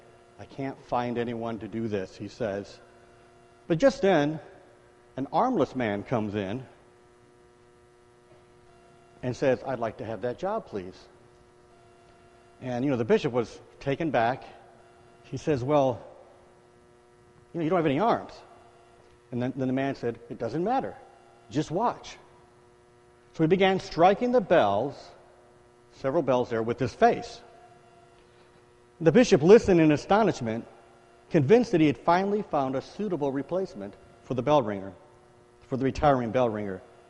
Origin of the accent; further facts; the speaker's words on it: Pasadena, California, United States; My wife and I say we grew up in Pasadena. We got married out there back in 83